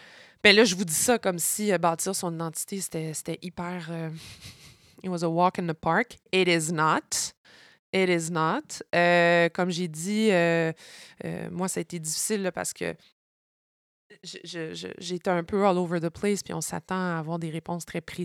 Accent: Montreal, Quebec, Canada; born there; moi, je suis née à Montréal, mais ma mère est noire, originaire de l'île de la Réunion, qui est un département d'outre-mer français en plein océan Indien.

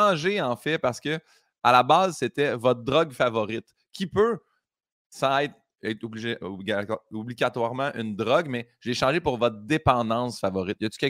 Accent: Saint-Hyacinthe, Quebec, Canada; now in Montreal, Canada; quand je suis parti de Saint-Hyacinthe, j'avais une connaissance tu sais, de chez nous, puis sans dire ah, c'est les régions, puis tout ça, j'étais en banlieue de Saint-Hyacinthe, je n'ai pas grandi sur une ferme

